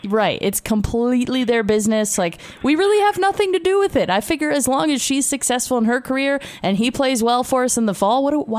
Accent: Southern United States, United States; Now, I grew up in the South.

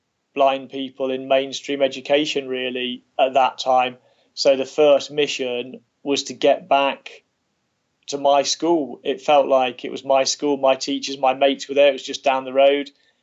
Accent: Kidderminster, West Midlands, United Kingdom; I grew up in the Midlands, in Kidderminster, about 14 miles to the southwest of Birmingham.

